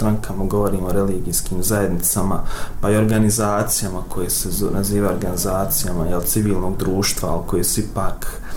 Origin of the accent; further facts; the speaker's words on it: Srebrenica, Republika Srpska, Bosnia & Herzegovina; pitam odakle si. Pa ja sam iz Srebrenice.